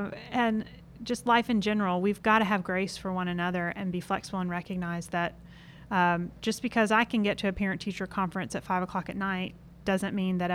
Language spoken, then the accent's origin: English; United States; as a practical person and as an American is we like to be the bosses of ourselves.